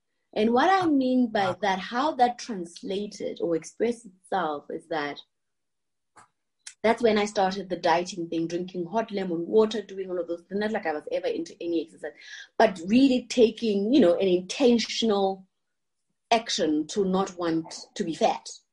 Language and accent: English; Lesotho; first language Sesotho; English is a second language; my native language, which is Sesotho from Lesotho.